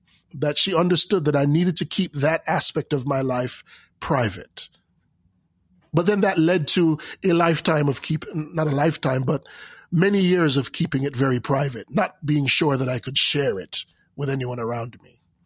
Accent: Jamaica; Earlier than that scene, where even though in Jamaica, growing up in Jamaica, books were hard to come by.

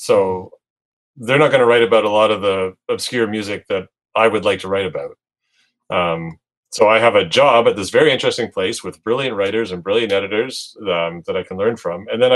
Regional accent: Scarborough, Ontario, Canada; also born or lived in Guelph / Montreal; Born and raised in Scarborough. I've really only lived three places in my life. I went to school in Guelph, stuck around there for 12 years.

